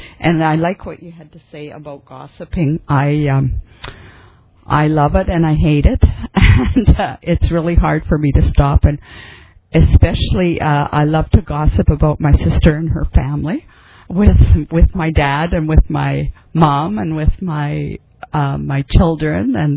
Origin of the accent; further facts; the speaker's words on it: Winnipeg, Manitoba, Canada; I'm here from Winnipeg, Canada